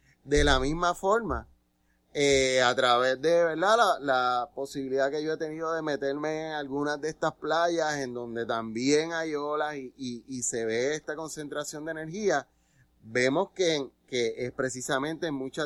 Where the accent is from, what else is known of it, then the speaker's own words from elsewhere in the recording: San Juan, Puerto Rico; Este asunto de mudarme acá a la zona norte, yo soy oriundo de San Juan, y ya desde que yo era jovencito, en el edificio donde yo vivía